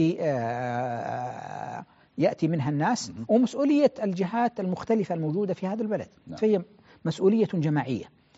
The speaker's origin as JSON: {"language": "Arabic", "country": "Saudi Arabia", "said": "أعتقد بأنه المفترض أن يكون هناك عدد من مراكز الأبحاث عندنا في السعودية"}